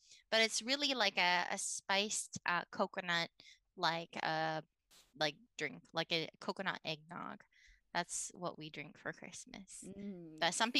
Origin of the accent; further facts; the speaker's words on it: Puerto Rico; so I'm from Puerto Rico, and like I know that it's our holiday drink, so it's our version of eggnog.